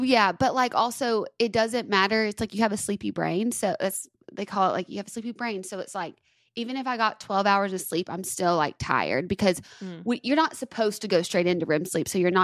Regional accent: Tuscaloosa, Alabama, United States; My hometown, Tuscaloosa.

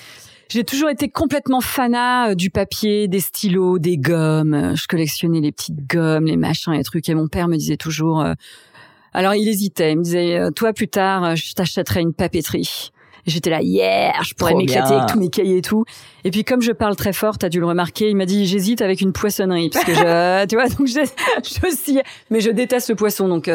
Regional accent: Reims, Grand Est, France; Donc j'ai grandi à Reims. On habitait dans un petit village dans la montagne de Reims qui s'appelait Chigny-les-Roses.

